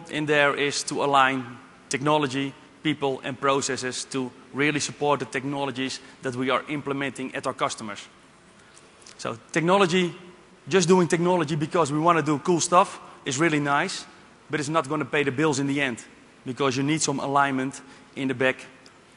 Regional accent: Netherlands; I'm from the Netherlands.

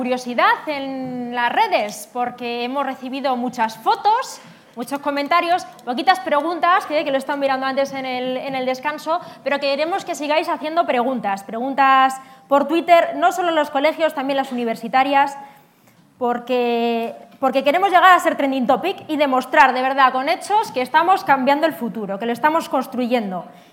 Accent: Burgos, Castile and León, Spain; Chicas, es que yo soy de Burgos, ¿eh? Yo soy de Burgos y en Burgos sabemos hablar de dos cosas, de morcillas y de huesos.

